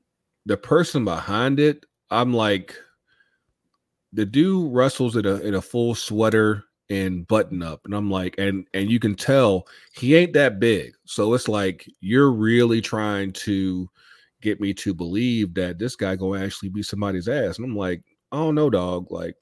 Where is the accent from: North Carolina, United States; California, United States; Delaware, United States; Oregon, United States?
North Carolina, United States; the old man's from Greenville, North Carolina. Like it's 30 minutes from my hometown.